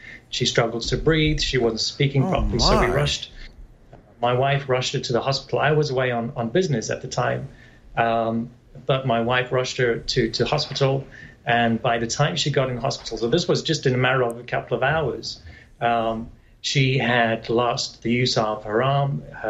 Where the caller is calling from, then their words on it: Long Island, New York, United States; From Long Island, New York.